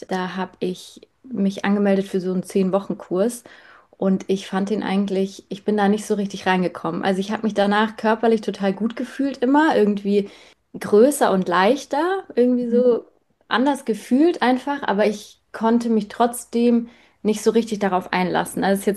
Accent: Rhineland-Palatinate, Germany; now in Munich, Germany; ich bin 33 Jahre alt und ich komme eigentlich aus der Nähe von Mainz, wohne aber jetzt in München schon seit ein paar Jahren.

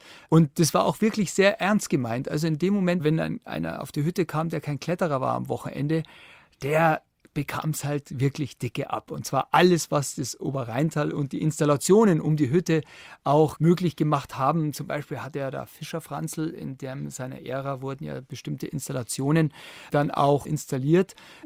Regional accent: Bavaria, Germany; Und ich stehe heute noch zu dieser Protestaktion und würde es auch jederzeit wieder machen in meiner Heimatregion.

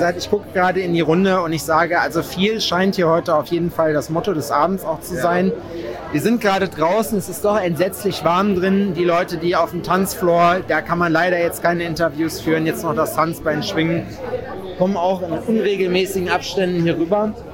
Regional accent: West Germany, Germany; Mir als Westdeutscher ist das natürlich fremd. Ich kenne diese Bräuche hier nicht.

